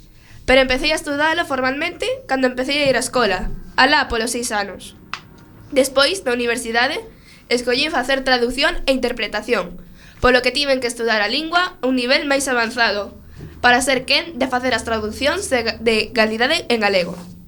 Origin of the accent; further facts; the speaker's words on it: Galicia, Spain; para expresar a miña cultura e a miña personalidade como galega.